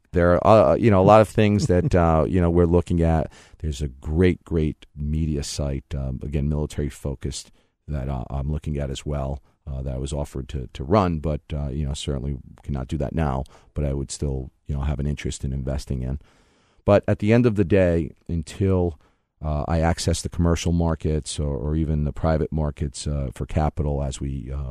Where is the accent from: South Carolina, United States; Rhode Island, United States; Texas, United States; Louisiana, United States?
Rhode Island, United States; West Warwick; I'm looking at my hometown of West Warwick.